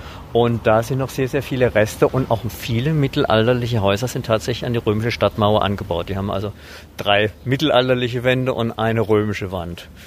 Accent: South Germany, Germany; now in Boppard, Germany; Nein, ich bin gebürtig nicht aus Boppard. Ich komme aus Süddeutschland, aber lebe seit 14 Jahren jetzt hier in Boppard.

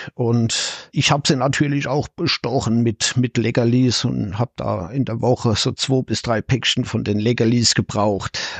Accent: Kaiserslautern, Rhineland-Palatinate, Germany; now in Hannover, Germany; Ich komme aus der Pfalz, Rheinland-Pfalz, aus der Nähe von Ludwigshafen, gebürtig allerdings in Kaiserslautern, bin also Premium-Pfälzer, wohne aber jetzt tatsächlich in der Nähe von Hannover

